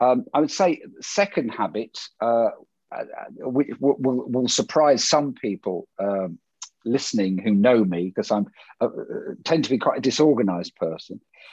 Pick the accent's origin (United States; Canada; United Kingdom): United Kingdom; I'm British. That's all I talk about.